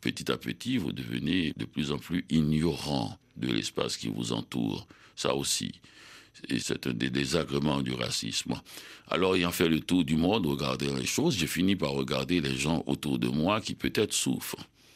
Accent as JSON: {"language": "French", "country": "Haiti", "moved": "yes", "lives_now": "North America", "said": "puisque je viens de la République d'Haïti, un pays qui était indépendant depuis plus de 200 ans, et je suis arrivé en 76 en Amérique du Nord."}